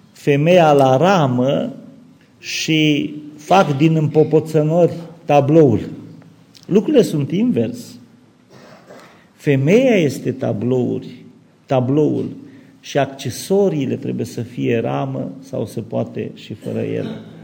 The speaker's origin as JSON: {"language": "Romanian", "region": "Mureș County", "country": "Romania", "tie": "born or raised there", "said": "eu am crescut în Sălobăstru, cei mai mulți știți, o prăpastie de sat pe malul Gurghiului și am crescut la țară, acolo cu mama și cu tata, cum era la noi obiceiul."}